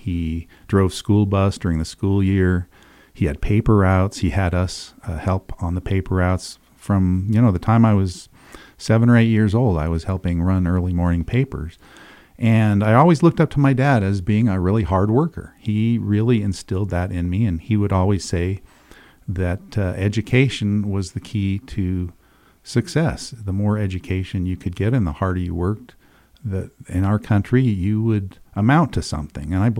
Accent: Price, Utah, United States; So, and you know, I was raised in Price. We lived in a small camp house that was transported from Draggerton to Price, which was common at the time. And we lived across from Durant Elementary. So that's where I was raised.

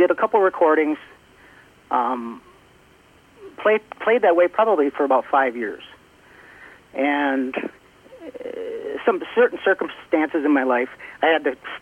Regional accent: Marshfield, Wisconsin, United States; also born or lived in Hawaii, United States / Illinois, United States; We lived in Hawaii. We lived in Illinois. I mean, we traveled a lot. When I was about 12 years old, we moved back to Wisconsin.

